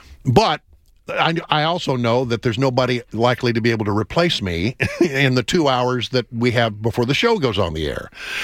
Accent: Texas, United States; born there; I was born in Texas, and I have a birth certificate to prove it.

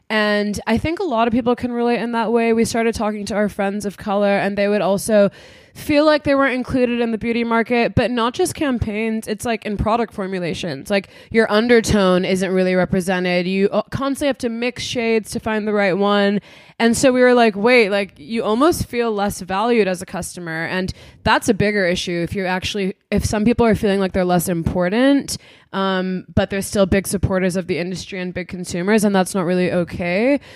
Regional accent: Dubai, United Arab Emirates; also born or lived in Los Angeles, United States; So we are Pakistani, but we were born in LA and then raised in the Middle East in Dubai.

